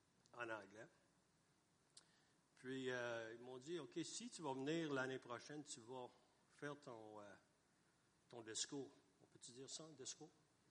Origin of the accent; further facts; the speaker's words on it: Rouyn-Noranda, Quebec, Canada; je suis un Québécois, j'ai été élevé, moi, à Rouyn-Noranda. Mais j'ai fait mes études en anglais. J'étais à l'école tout le temps en anglais. Fait que moi, mon français, c'est plutôt sur les rues de Rouyn-Noranda.